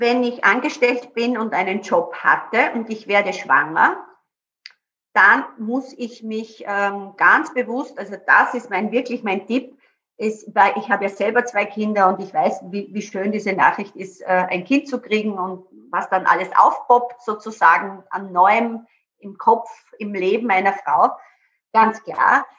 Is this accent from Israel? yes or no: no; Burgenland, Austria; ich komme ja auch aus dem Burgenland